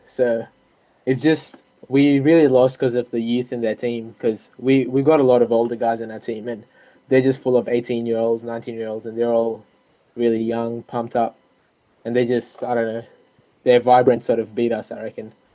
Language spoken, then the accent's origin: English; Australia; from Australia.